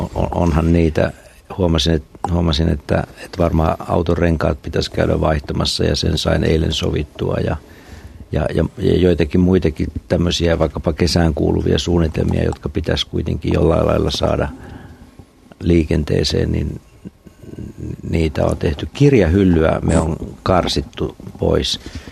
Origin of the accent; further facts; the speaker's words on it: Central Finland, Finland; mä oon keskisuomalainen, joka tykkää mäistä, niin se on vähän vaikeaa täällä Etelä-Pohjanmaalla